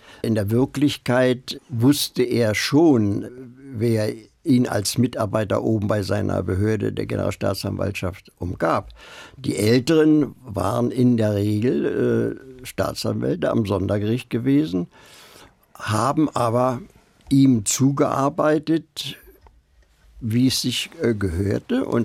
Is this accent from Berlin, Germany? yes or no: yes; Berlin, Germany; Ich bin Berliner, der Blockadewinter.